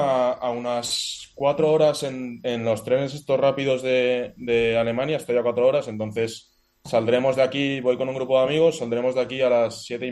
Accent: Barcelona, Catalonia, Spain; now in Madrid, Spain; Yo de Barcelona, bueno, vivo en Madrid, pero sí, de Barcelona

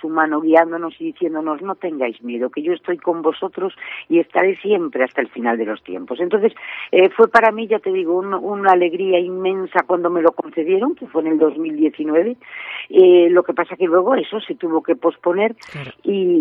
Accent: Ferrol, Galicia, Spain; also born or lived in Madrid; yo nací en Madrid, porque como digo yo soy una ferrolana, nací en Madrid, porque mira, Ana de mi corazón, los ferrolanos nacemos en donde nos da la gana.

